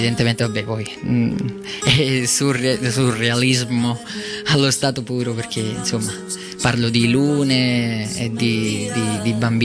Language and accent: Italian; Naples, Campania, Italy; sono nato a Napoli nell'84, quindi sono cresciuto a Pane